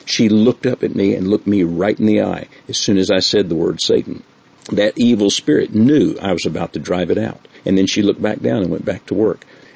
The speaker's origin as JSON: {"language": "English", "country": "United States", "accent": "American", "said": "she just can't understand me because I'm an American."}